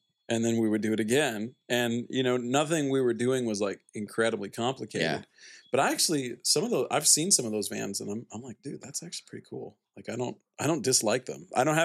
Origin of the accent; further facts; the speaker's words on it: Midwest, United States; I mean, first of all, I was raised in the Midwest, and people in the Midwest work really hard.